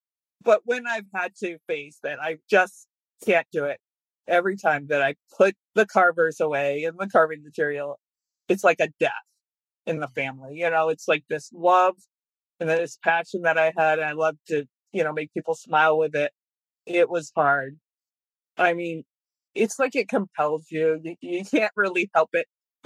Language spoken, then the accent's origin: English; Auburn, Maine, United States; I'm from Auburn, Maine, way up north.